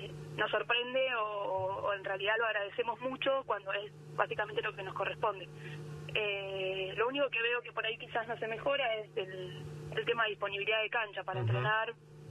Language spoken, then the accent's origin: Spanish; Carmen de Patagones, Buenos Aires Province, Argentina; Patagones, yo siempre, de hecho, cuando puedo ir y voy, entreno. En pandemia, por ejemplo, que me fui a mi pueblo